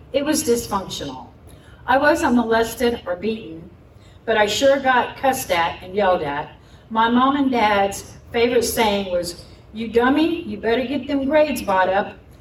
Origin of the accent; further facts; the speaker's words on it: Florida, United States; I grew up in the Florida Keys.